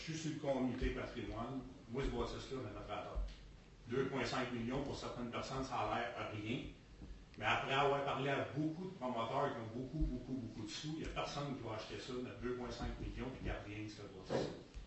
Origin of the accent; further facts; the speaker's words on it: Verdun, Quebec, Canada; born there; Puis moi, je suis né à Verdun